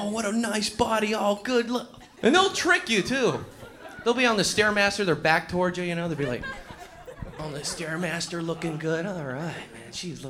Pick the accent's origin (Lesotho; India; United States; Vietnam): United States; Tucson, Arizona; See, I'm from Tucson. There's nothing there.